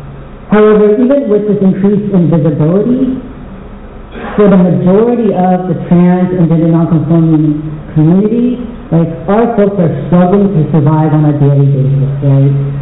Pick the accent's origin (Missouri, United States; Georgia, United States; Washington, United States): Washington, United States; Seattle; So, you know, I grew up in Seattle, Washington, But all my family's from Hawaii.